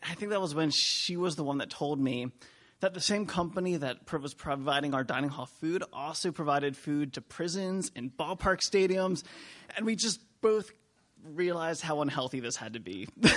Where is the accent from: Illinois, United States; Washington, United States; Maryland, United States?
Maryland, United States; I grew up in Harford County. My high school was sandwiched between miles of pasture land and miles of nature preserve.